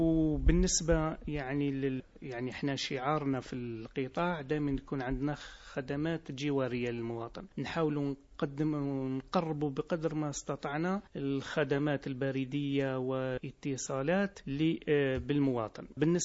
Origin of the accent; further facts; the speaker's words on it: Algeria; وهذه يعني ثقافة جديدة علينا احنا كجزائريين.